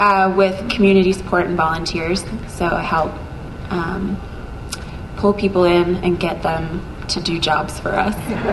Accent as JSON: {"language": "English", "region": "Minnesota", "country": "United States", "tie": "born or raised there", "moved": "as an adult", "lives_now": "Boston, United States", "said": "I live in Boston with my husband and my baby, who just turned one last week. And I grew up in Minnesota in an LDS family, and I moved out to Boston a decade ago to go to Wellesley College."}